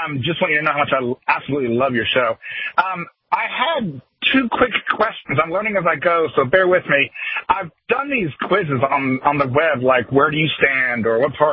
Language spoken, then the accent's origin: English; Dallas, Texas, United States; also born or lived in Nashville; I lived in Nashville for 5 years, my little town. But I'm from Dallas originally